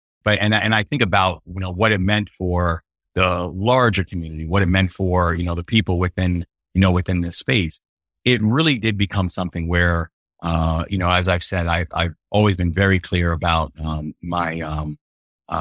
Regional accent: Baltimore, Maryland, United States; Baltimore is my hometown, I'm a very proud Baltimorean

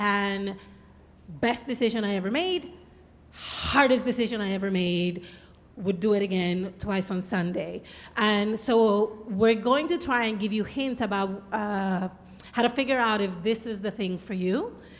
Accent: New York City, New York, United States; I'm a New Yorker, so don't come at me.

